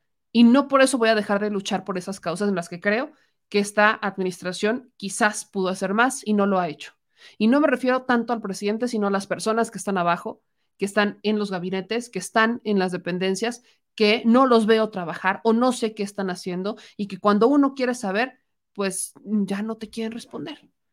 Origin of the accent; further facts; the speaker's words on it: Mexico; Yo no hubiera tenido la oportunidad de nacer en este país. Y soy mexicana 100%. Mis raíces son extranjeras, pero más mexicanas que nunca.